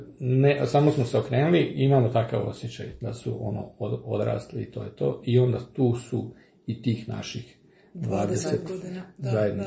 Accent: Ilača, Vukovar-Srijem County, Croatia; ja sam inače iz rodom iz Ilače, ovaj, za slušatelje sa samog granice ovaj, lijepe naše, i tamo je Ikavica

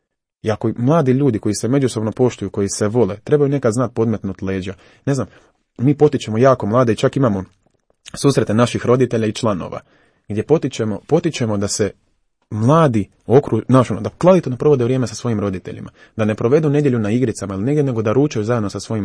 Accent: Croatia; Ja kao Hrvat

